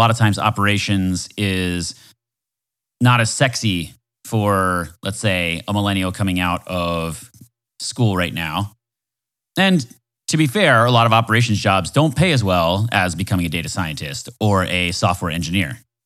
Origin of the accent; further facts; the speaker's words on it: Florida, United States; I'm from Florida, so it matters to me a little